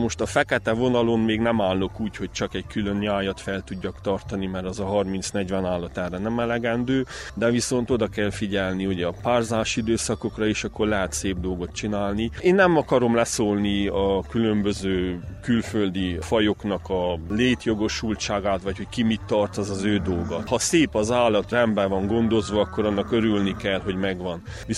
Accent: Mădăraș, Harghita, Romania; Csíkmadarasról vagyok.

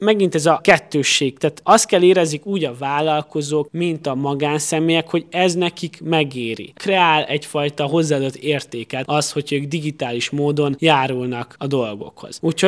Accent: Târgu Mureș, Mureș County, Romania; főleg Marosvásárhelyiként ez nagyon jellemző

